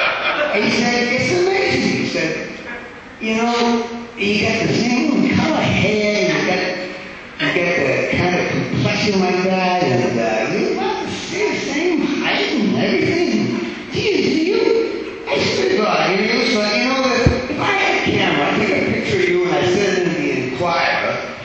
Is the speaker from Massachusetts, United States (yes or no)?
yes; Scituate, Massachusetts, United States; And I went back to my hometown, I've been near Boston, Massachusetts, Situate.